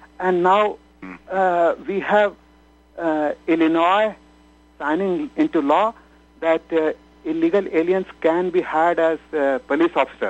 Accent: India; English is a second language; moved away as an adult; now in United States; So I am a mere first-generation immigrant. I was born and raised in India.

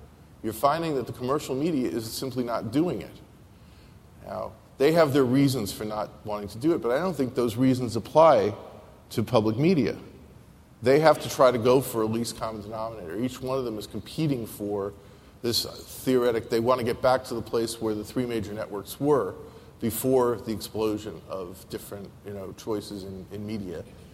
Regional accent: New York, United States; Growing up with NPR, I grew up with the New York Times. I'm from New York originally.

